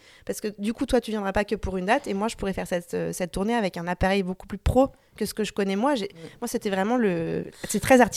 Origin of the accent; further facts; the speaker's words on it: Paris, Île-de-France, France; Je suis parisienne, je suis régulièrement à Paris parce que mes parents sont là-bas